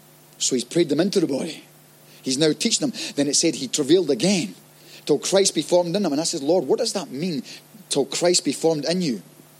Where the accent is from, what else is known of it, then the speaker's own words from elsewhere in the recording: Scotland, United Kingdom; I'm Scottish. I play the bagpipes. I wear the kilt.